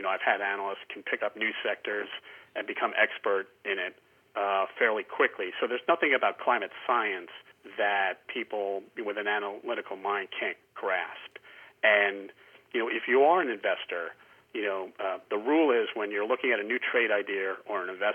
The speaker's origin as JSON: {"language": "English", "town": "Brooklyn", "region": "New York", "country": "United States", "said": "I come from Brooklyn originally, so that's my way."}